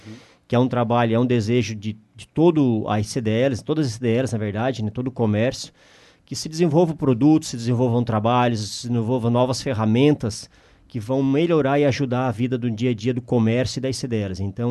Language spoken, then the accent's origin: Portuguese; Ermo, Santa Catarina, Brazil; Nasci em Ermo e, graças a Deus, estou lá até hoje.